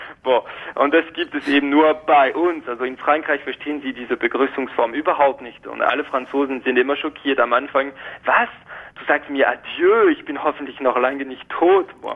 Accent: Romandy, Switzerland; Und ich habe als Schweizer … nach zwei Küssen immer Lust auf einen dritten.

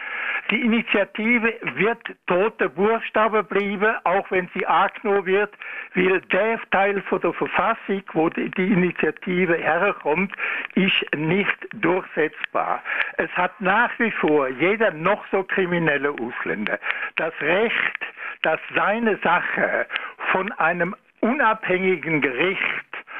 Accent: Germany; now in Switzerland; Ich bin Deutscher, seit 1958 in der Schweiz.

